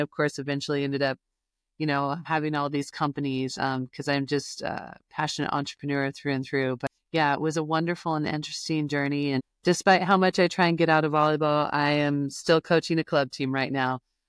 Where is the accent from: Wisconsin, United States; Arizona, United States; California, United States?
California, United States; I grew up in California, but in the Central Valley, which is similar to the Midwest.